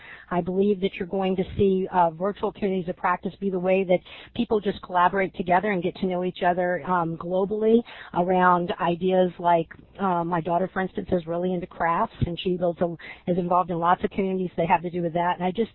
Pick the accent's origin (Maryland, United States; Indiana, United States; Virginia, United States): Virginia, United States; Virginia Beach; I'm not from New York. I'm from Virginia Beach.